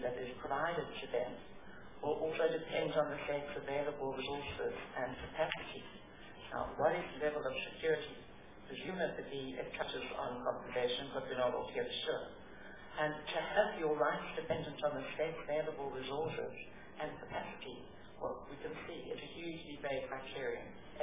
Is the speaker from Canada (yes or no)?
no; South Africa; Much as a South African, it breaks my heart to think that people may not invest in this country out of these kinds of concerns.